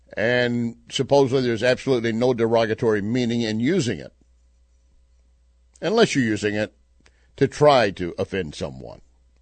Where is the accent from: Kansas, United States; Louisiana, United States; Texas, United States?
Texas, United States; I grew up in Texas.